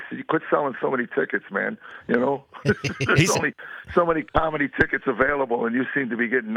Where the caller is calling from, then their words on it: Nashville, Tennessee, United States; Nashville.